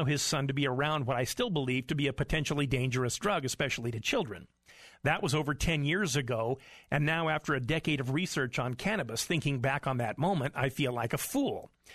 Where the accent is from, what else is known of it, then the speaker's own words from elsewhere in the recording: Boise, Idaho, United States; I was just meeting other cannabis consumers in my hometown of Boise, Idaho